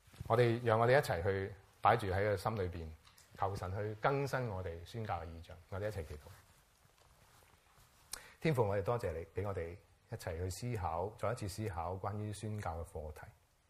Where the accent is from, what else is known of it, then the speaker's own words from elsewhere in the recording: China; 我哋中國人都係咁樣信主，